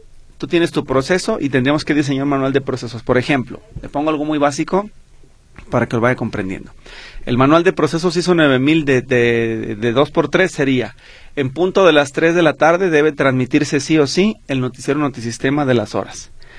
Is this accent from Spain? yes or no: no; Mexico; Entonces, bueno, ¿qué tenemos que hacer como buenos mexicanos?